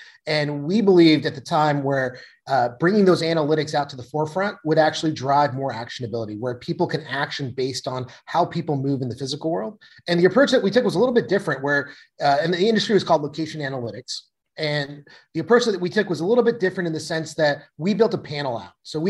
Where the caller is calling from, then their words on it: Seattle, Washington, United States; I'm zooming in from Seattle today.